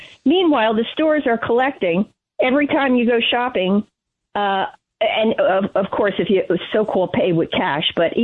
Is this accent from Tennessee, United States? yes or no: no; New Jersey, United States; Yeah, I'm from Jersey, buddy.